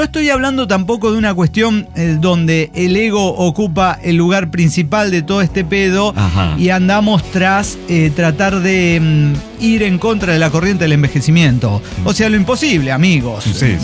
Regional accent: Mexico City, Mexico; Salgo con alguien mayor. … de Ciudad de México.

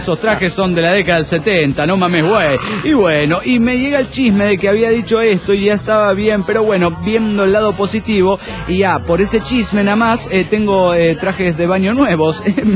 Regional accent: Guadalajara, Jalisco, Mexico; de Guadalajara, Jalisco, México.

